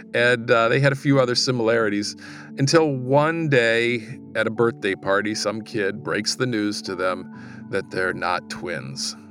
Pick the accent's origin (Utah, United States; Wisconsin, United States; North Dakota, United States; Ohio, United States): Ohio, United States; Toledo; So this is a kid in Toledo, Ohio, my hometown, who had been taught at an early age to pay it forward.